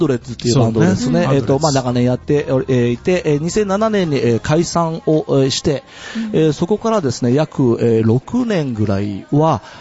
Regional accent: Fukuoka, Japan; 地元は僕は博多出身なんですけども

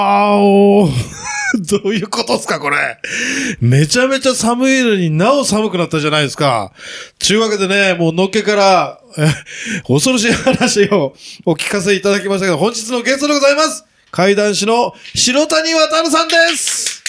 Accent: Hakodate, Hokkaido, Japan; 僕は函館なんですよ。

